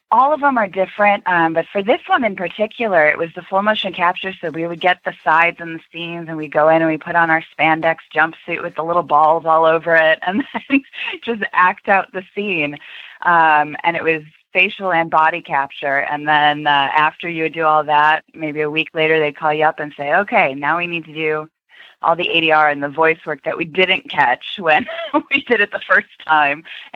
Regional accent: Midwest, United States; I'm originally from the Midwest, so my mom definitely exposed me to horses at a young age.

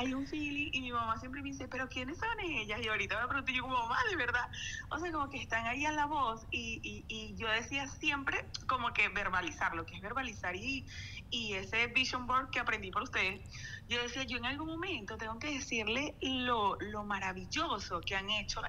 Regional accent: Venezuela; me vine embarazada de Venezuela, y mi segundo hijo estuvo, sí, fue de aquí

